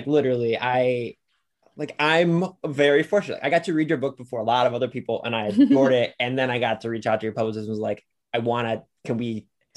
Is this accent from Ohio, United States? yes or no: yes; Lorain, Ohio, United States; I grew up in a very diverse city. I grew up in Lorain, Ohio.